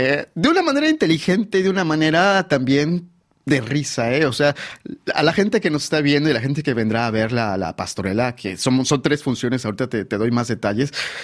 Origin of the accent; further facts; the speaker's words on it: Mexico; Y tengo mucha confianza, como muchos mexicanos, que las cosas van a ir para bien.